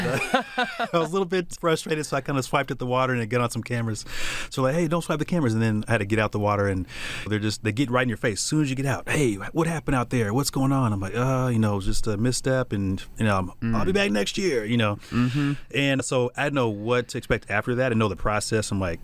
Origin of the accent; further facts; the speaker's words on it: Dallas, Texas, United States; Yep, based in Dallas. Pretty much growing up in Dallas area all my life.